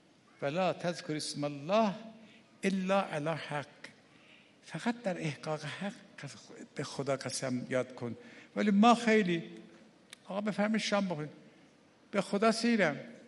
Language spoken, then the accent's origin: Persian; Iran; آقا زی من فهمید من ایرانیم.